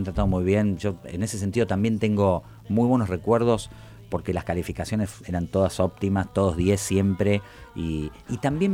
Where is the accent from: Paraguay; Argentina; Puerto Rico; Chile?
Argentina; Córdoba; also born or lived in Mar del Plata; Bueno, yo me crié en Córdoba, que es, digamos, un lugar de montaña, obviamente. Nací en Mar del Plata, pero me crié en Córdoba.